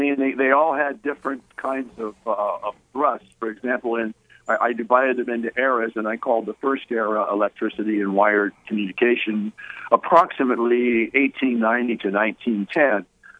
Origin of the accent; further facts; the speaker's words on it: Columbus, Ohio, United States; because I was a radio person in Columbus, Ohio, and went to Ohio State, you know, my hometown, right?